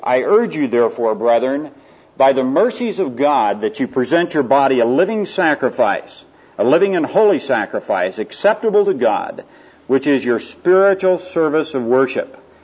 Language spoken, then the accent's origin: English; Spokane, Washington, United States; That's the local asylum outside my hometown of Spokane, Washington.